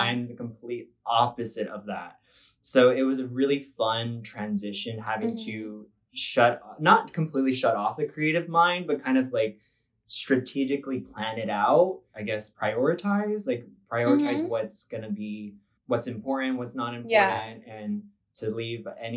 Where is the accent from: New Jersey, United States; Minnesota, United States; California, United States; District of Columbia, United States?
California, United States; Long Beach; I'm a grad student here at Long Beach. I'm studying English. And I'm the poet and author on the side, and I've been here all my life pretty much.